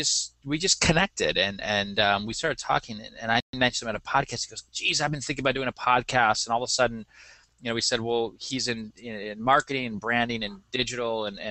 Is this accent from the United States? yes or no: yes; Rochester, New York, United States; So I grew up in Rochester, New York, which means everybody in Rochester is a Sabres fan.